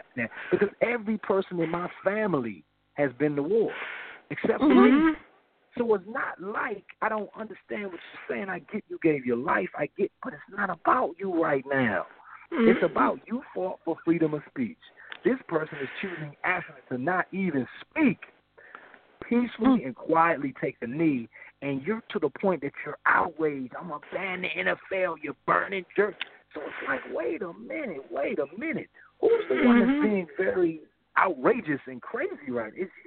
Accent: Washington, District of Columbia, United States; And then as I got older, because I'm from Washington, D.C., I became a Redskins fan.

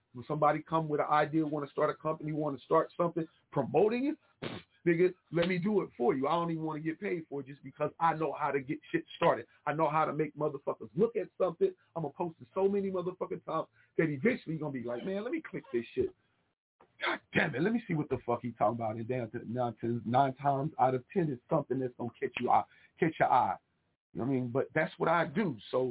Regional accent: Midwest, United States; I think it's just because the way that I was raised, you know, I come from the Midwest.

